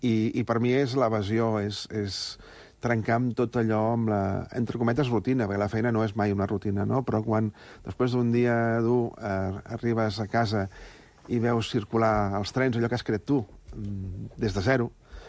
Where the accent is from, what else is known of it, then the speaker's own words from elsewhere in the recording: Sant Esteve de Palautordera, Catalonia, Spain; Vaig néixer allà, per això Serrallonga m'inspira tot això, també, perquè Montseny, Guilleries, etc. Sobretot, pau i tranquil·litat.